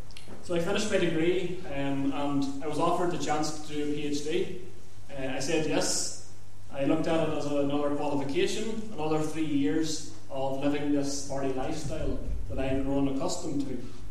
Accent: Lurgan, Northern Ireland, United Kingdom; accent: Northern Irish; also born or lived in Manchester / Liverpool; And maybe you'll know from the accent, I'm from County Armagh, just outside Lurgan. I've lived there most of my life. Grew up in Northern Ireland most of my life, had a few years in Manchester and Liverpool.

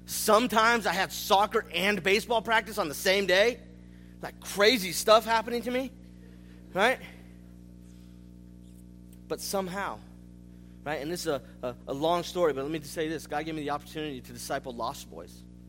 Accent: California, United States; Hey, I'm a little city boy. I grew up in the San Francisco Bay Area. You don't get more city than that, right?

